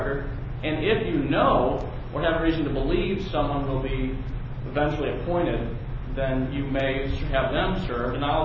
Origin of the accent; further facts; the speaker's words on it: Springfield, United States; I'm an attorney from Springfield